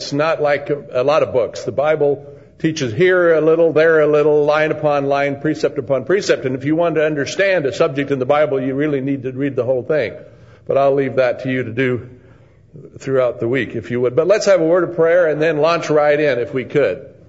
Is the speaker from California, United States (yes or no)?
yes; San Diego, California, United States; Actually, I grew up in San Diego and went to San Diego State and then up to Stanford.